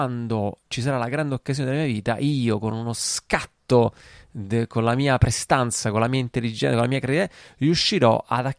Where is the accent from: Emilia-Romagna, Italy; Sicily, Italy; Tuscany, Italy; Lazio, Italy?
Lazio, Italy; Rome; io nato e cresciuto a Roma, e comunque in quel momento quando ci siamo conosciuti io già stavo a Zurigo a fare il dottorato